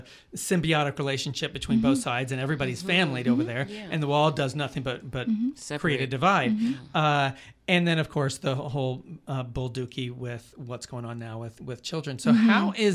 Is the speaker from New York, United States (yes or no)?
no; Houston, Texas, United States; and I grew up in Houston.